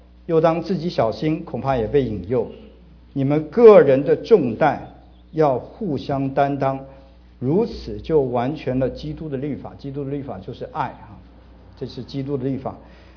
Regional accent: China; 我们中国人的普通话里面有一句就是得罪啊

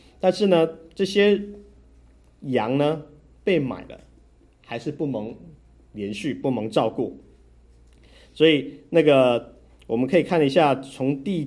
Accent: Taiwan; accent: Taiwanese Mandarin; 因为我讲话有台湾国语

